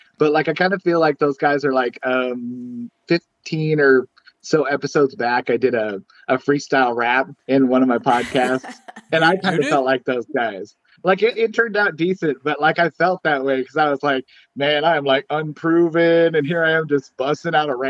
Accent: Medford, United States; I remember growing up in Medford, there was like this group of wannabe rapper guys

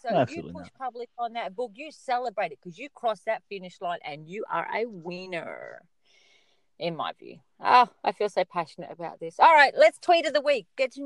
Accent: Scotland, United Kingdom; I'm Scottish.

